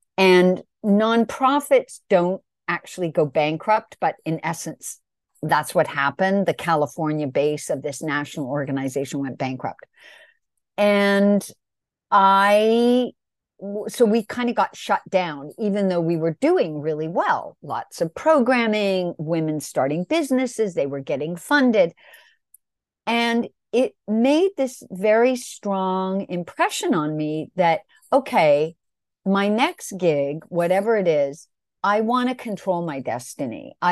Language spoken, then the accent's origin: English; Canada; now in New York City, United States; I live in New York City and I am Canadian and a mother of two sons